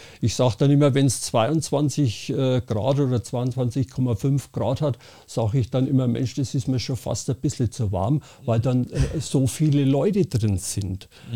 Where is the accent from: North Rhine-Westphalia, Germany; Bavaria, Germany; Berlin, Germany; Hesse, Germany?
Bavaria, Germany; Happurg; Happurg ist mein Geburtsort. Ich bin also eine Hausgeburt, bin also wirklich in Happurg geboren.